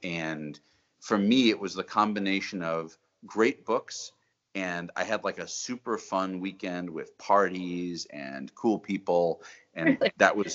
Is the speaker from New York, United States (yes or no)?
no; Brookline, Massachusetts, United States; No, I grew up in Boston, in a town called Brookline, which is sort of the super close suburb to Boston.